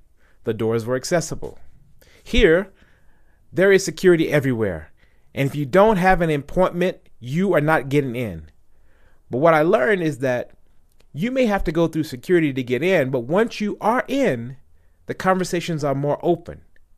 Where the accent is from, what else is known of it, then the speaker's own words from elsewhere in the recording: United States; now in South Africa; Growing up in America, we're taught to define your self-worth by the ability to self-express.